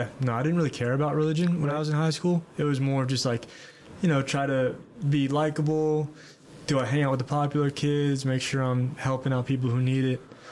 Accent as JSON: {"language": "English", "town": "Atlanta", "region": "Georgia", "country": "United States", "said": "Yeah. So I'm from the Atlanta area. Our temple was in Roswell, Georgia."}